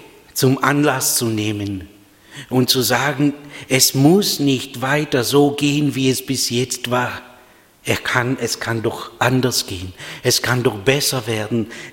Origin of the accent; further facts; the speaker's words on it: Moldova; Und das darf ich so sagen, weil in der Republik Moldau, in Moldawien, in meiner Heimatstadt